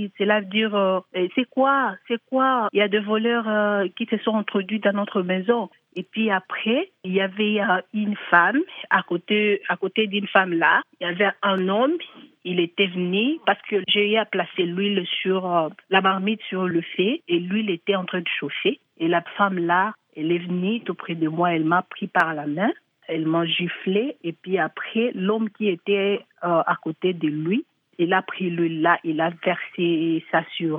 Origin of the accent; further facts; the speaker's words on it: DR Congo; je viens de la République démocratique du Congo.